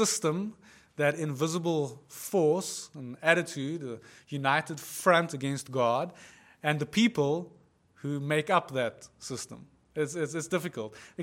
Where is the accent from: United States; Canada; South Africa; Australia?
South Africa; There's a whole thing to being South African. There's a flavor to who we are that extends beyond just who we are.